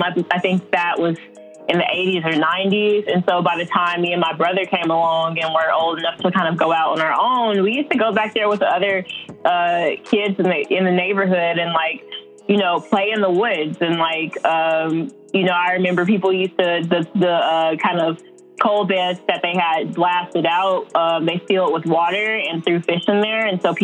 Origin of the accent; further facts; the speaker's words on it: Tipsy, Alabama, United States; I'm born and raised in Alabama. Grew up in Walker County, which is the county that's kind of north of Jefferson, where Birmingham is located. And I grew up in a really small town in a county called Tipsy.